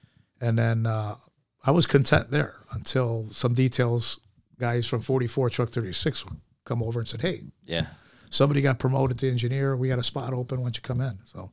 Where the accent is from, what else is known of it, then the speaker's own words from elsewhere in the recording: Chicago, Illinois, United States; Yeah, we grew up in Humboldt Park, and then I had hand issues.